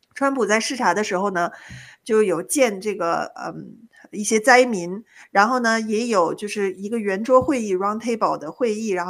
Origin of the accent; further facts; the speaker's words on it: China; moved away; 因为我本人也是从中国移民过来的嘛